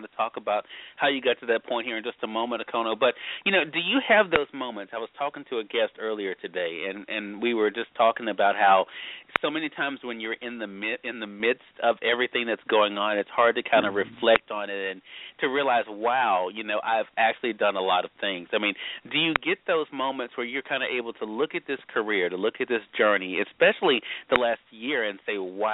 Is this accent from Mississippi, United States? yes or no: yes; Mississippi, United States; we're both from Mississippi, you know, proud to call Mississippi, you know, home.